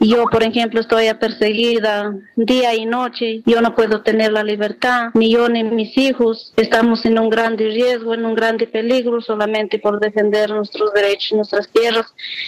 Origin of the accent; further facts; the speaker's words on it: Celendín, Cajamarca, Peru; Como somos peruanos, cajamarquinos, celendinos